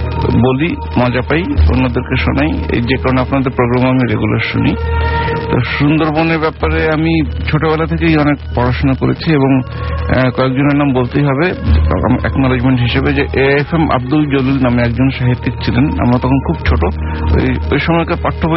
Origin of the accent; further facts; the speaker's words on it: Khulna, Khulna Division, Bangladesh; now in Dhaka, Bangladesh; আমি খুলনার ছেলে, এখন যদিও পেশাগত কারণে ঢাকায় থাকতে হয়